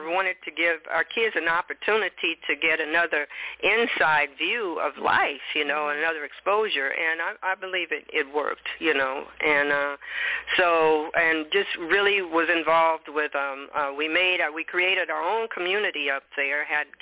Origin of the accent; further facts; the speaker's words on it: Coffeyville, Kansas, United States; I originated in Kansas, a little town called Coffeyville, Kansas.